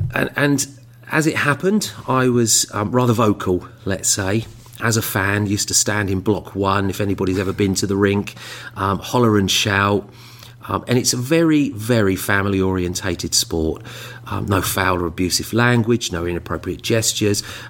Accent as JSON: {"language": "English", "town": "Bracknell", "region": "South East England", "country": "United Kingdom", "tie": "born or raised there", "said": "I am from Bracknell originally. Born and bred, born in Reading. Myself, obviously, my sister was born in Heatherwood, so I'm a local lad at heart."}